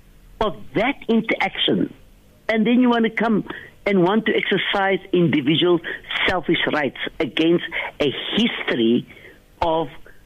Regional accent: Bishop Lavis, Western Cape, South Africa; I come from Bishop Lavis. In Bishop Lavis, we grew up Christians and Muslims. We eat together.

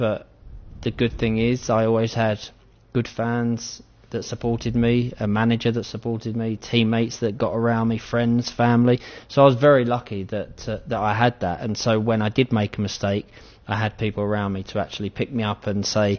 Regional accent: London, United Kingdom; I'm from the part of London, I'm from East London

